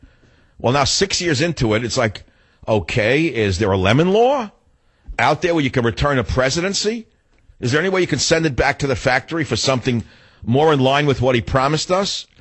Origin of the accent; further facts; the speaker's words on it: New York, United States; accent: New York; I was hoping for a minute that it was because of some other attributes other than my New York accent.